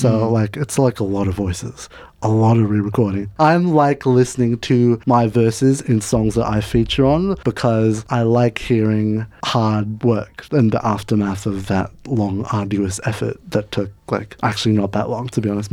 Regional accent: Philippines; They stopped caring. I'm Filipino.

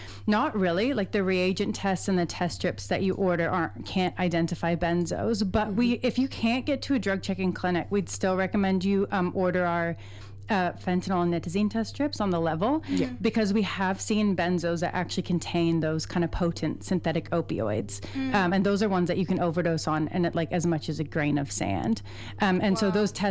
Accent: Canada; now in New Zealand; I was surprised when I came to New Zealand from Canada

